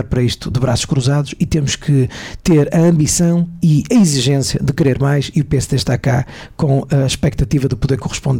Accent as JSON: {"language": "Portuguese", "town": "Guimarães", "region": "Braga", "country": "Portugal", "tie": "born or raised there", "said": "mas que sou nascido e residente em Guimarães"}